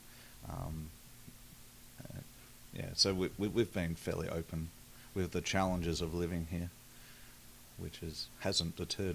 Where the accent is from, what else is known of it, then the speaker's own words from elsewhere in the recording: Adelaide, South Australia, Australia; Yeah, well, we came from Adelaide, our family's down there, so we're visiting them.